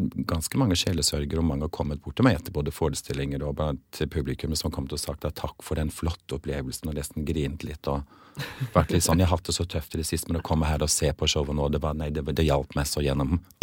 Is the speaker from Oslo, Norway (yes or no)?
no; Kristiansand, Agder, Norway; Og da står jeg hjemme I TV-stua mi på Søm I Kristiansand, der jeg da oppvokst etter jeg kom til Norge.